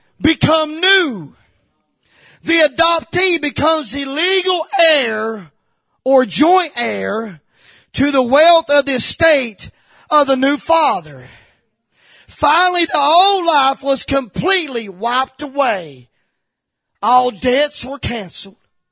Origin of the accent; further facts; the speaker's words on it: Walden's Creek, Tennessee, United States; I'm from Walden's Creek.